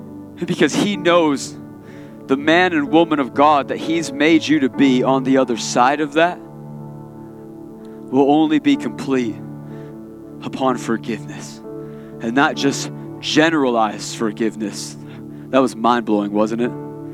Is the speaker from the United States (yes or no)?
yes; Michigan, United States; Most of us, we grew up here in West Michigan.